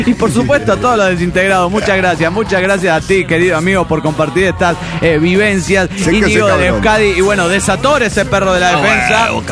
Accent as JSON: {"language": "Spanish", "town": "Morelia", "region": "Michoacán", "country": "Mexico", "said": "de Morelia, Michoacán."}